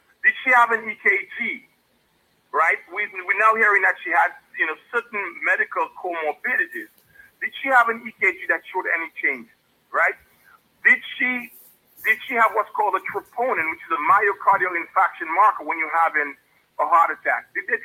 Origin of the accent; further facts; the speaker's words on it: Pointe Michel, Saint Luke Parish, Dominica; We grew up in Point Michelle together.